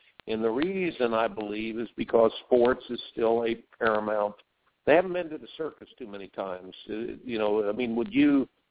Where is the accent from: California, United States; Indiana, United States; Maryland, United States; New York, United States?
Indiana, United States; Growing up in Indiana, I got to go to Tennessee Tech